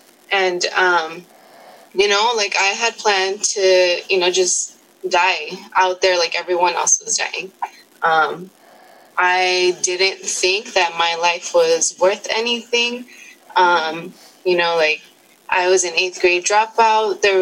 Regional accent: Los Angeles, California, United States; So, like I said earlier, I'm from Los Angeles.

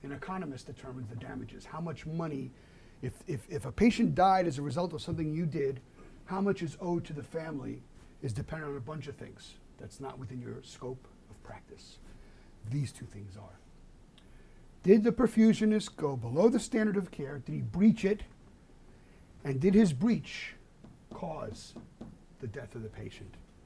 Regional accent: New York City, New York, United States; I come from New York, so I can say it.

